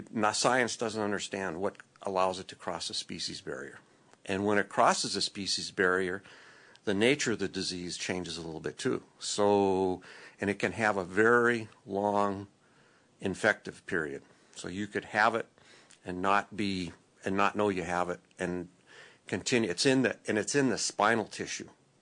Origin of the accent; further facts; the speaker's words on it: Anaconda, Montana, United States; I'm from Anaconda.